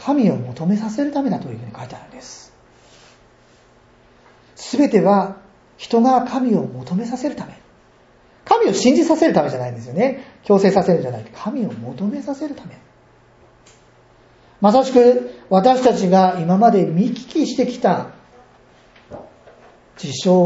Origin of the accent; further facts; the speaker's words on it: Tokyo, Japan; なんで私はこんな島国の日本に住んで、そして東京の街中で生まれ育ったので、こんな狭いところでこう生まれ育ったんだろうか。